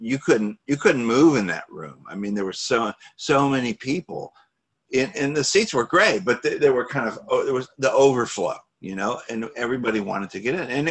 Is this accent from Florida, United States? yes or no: yes; St. Petersburg, Florida, United States; I used to tell you about how when I was growing up in St. Petersburg, the MFA was stodgy and old and not the kind of place as a kid I'd want to go.